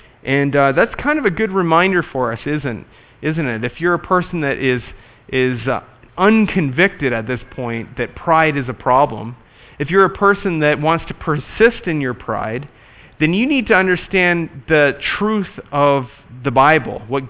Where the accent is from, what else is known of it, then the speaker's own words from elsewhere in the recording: Canada; Now, being Canadian, I am particularly sensitive to these verses because I know how it is.